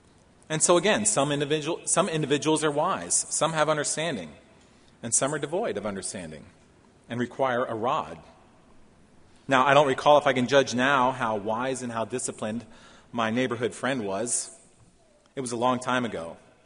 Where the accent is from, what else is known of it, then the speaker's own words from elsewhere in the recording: Pennsylvania, United States; You know, I grew up in Pennsylvania, white-tailed deer capital of the world, so everyone's a hunter up there.